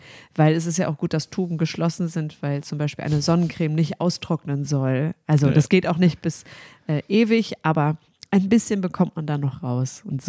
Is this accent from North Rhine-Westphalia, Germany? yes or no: yes; Oberhausen, North Rhine-Westphalia, Germany; born there; ja, ich wurde geboren in Oberhausen. Genau, meine Familie lebt da noch.